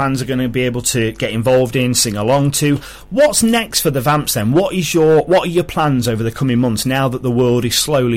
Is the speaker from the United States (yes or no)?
no; Nottingham, East Midlands, United Kingdom; now in Stoke, United Kingdom; So I'm not from Stoke myself, I'm from Nottingham, but when I came to Stoke